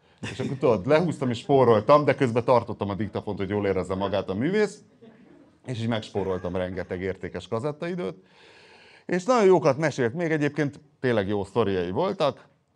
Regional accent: Szombathely, Vas, Hungary; Mint híres szombathelyi voltam a Partizánban.

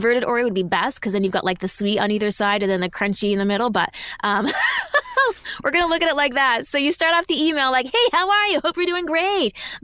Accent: Alberta, Canada; Now, I'm from Alberta

